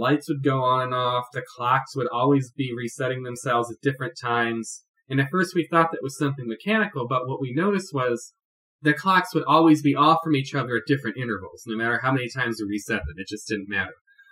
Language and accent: English; Detroit, Michigan, United States; I'm from Metro Detroit.